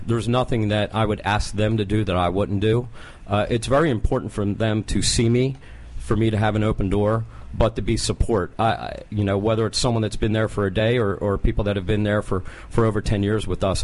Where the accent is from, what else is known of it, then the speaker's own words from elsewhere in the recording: Springfield, Pennsylvania, United States; I grew up outside of Philadelphia, Springfield, Delaware County.